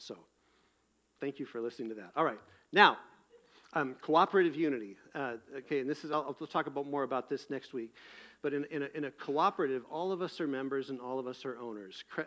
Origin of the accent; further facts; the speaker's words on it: United States; And I thought to myself, I'm an American. I'm a U.S. citizen.